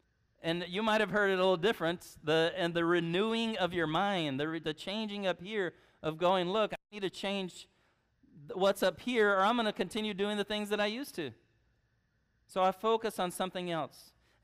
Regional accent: Brazil; moved away; when I moved here from Brazil, you live in a region that has a weather anomaly that's different than most places.

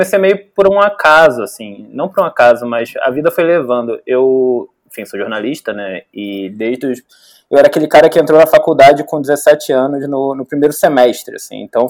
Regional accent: Rio de Janeiro, Brazil; now in São Paulo, Brazil; eu sou um paulistano de pandemia, que vim passar um fim de semana e nunca mais voltei. Mas eu sou nascido e criado no Rio, em Jacarepaguá. Então, toda a minha formação de colégio, faculdade, foi por lá.

